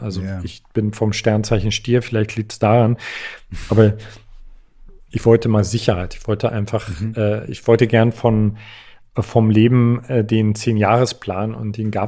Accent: East Germany, Germany; Ich komme aus Ostdeutschland.

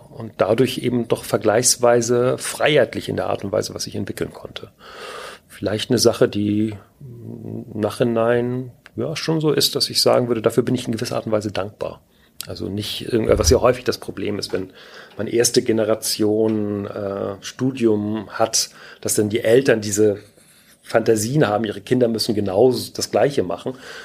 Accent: Schleswig-Holstein, Germany; ich komme aus Schleswig-Holstein

